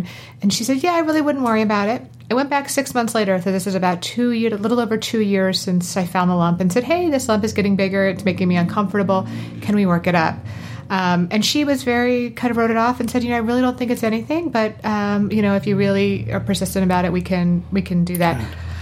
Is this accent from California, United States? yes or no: no; Maryland, United States; I am a Marylander, born and raised, and spent my whole life in Maryland